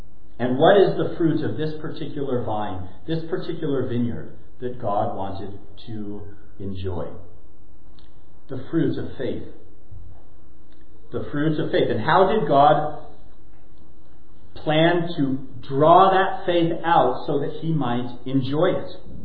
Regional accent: California, United States; I remember that kiwi vine from the backyard of my house growing up in California.

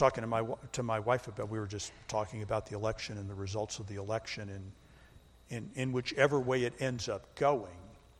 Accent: United States; because I'm an American. It's my heartbeat. I love my country.

